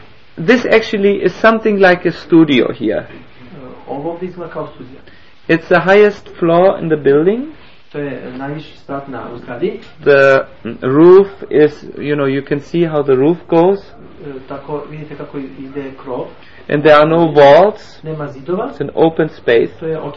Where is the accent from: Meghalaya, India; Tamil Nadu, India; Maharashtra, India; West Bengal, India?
West Bengal, India; Kolkata; Yes. I'm from Calcutta. Those of you who have walked through Calcutta in the night, you know, they know.